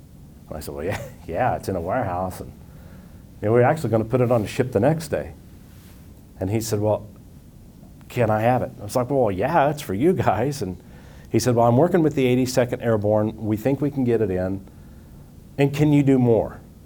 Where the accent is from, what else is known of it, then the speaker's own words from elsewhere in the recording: Potwin, Kansas, United States; You know, I'm from Potwin, Kansas, a town of 450 people. It's not very big.